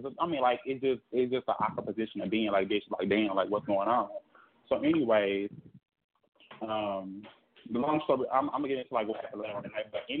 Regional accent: Missouri, United States; I'm from Missouri. I'm not from Chicago. I'm from Missouri.

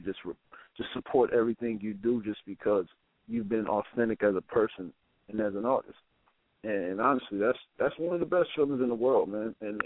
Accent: Ohio, United States; I'm from my home. I'm from my home state of Ohio. That's where I'm from.

